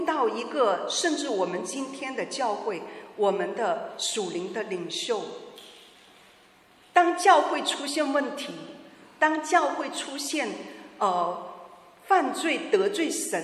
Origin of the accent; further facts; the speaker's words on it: China; 父母，我们中国人的这种家庭的文化，我们需要纠正